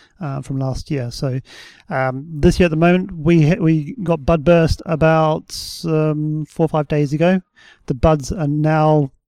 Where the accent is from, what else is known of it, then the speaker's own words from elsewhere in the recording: Kaikohe, Northland, New Zealand; I'm from Kaiko, slightly further inland.